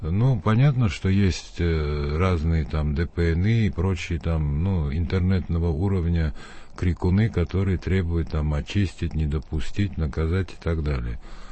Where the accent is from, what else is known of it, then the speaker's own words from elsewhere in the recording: Georgia; now in Russia; Я гражданин России, я, так сказать, 45 лет живу в России